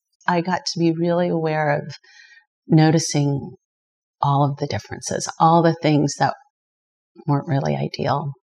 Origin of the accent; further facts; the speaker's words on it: Philippines; heritage, where I came from. And the irony is, if you think about autonomy and where I came from, being Filipino means that you have a heritage of colonization and actually not being autonomous or free.